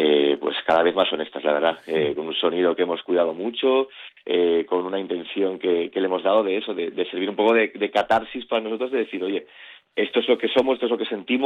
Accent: Asturias, Spain; nosotros pues somos asturianos

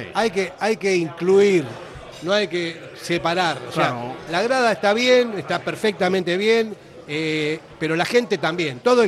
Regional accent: Argentina; now in Spain; yo no hablo euskera porque soy argentino y no, mis hijos sí, mi mujer también, mi familia, y bueno, yo entiendo un poquito de euskera

